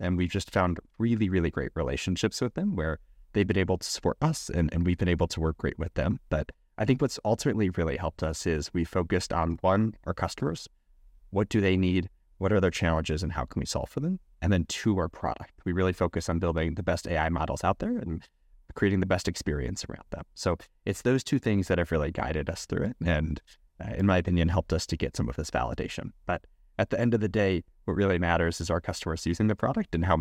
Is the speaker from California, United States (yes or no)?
no; Michigan, United States; So, born and raised in Michigan. So, in the summers, I spent all my time in the water.